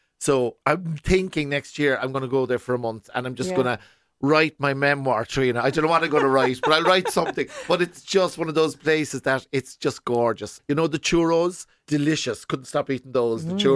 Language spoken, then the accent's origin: English; Ireland; We're Irish. And next thing he started playing the national anthem for us, you know. Love the Irish.